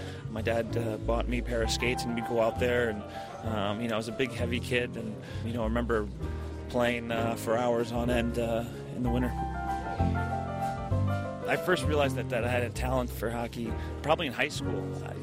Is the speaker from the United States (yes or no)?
yes; New York, United States; I'm from Long Island, New York.